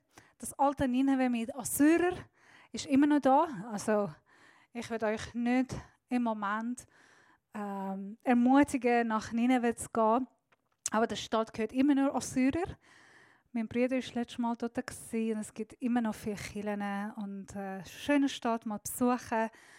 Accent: Iran; Als eine Iranerin, die Ungerechtigkeit erlebt hat, seit Kindheit mit der Regierung aufgewachsen ist, die wirklich vom Teufel ist

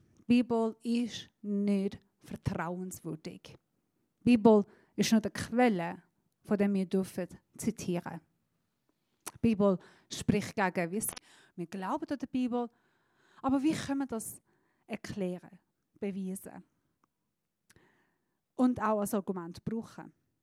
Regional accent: Iran; Als Iranerin

